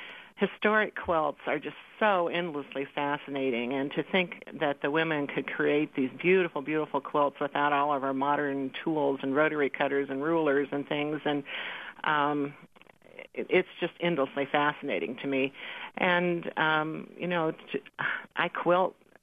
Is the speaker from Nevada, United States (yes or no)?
no; Overbrook, Kansas, United States; when we built a new church in my hometown of Overbrook, Kansas, and my mom went to work there